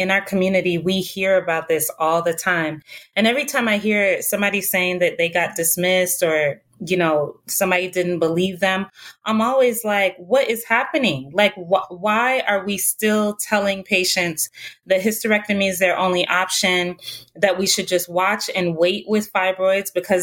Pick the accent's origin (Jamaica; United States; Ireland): Jamaica; I'm originally from Jamaica.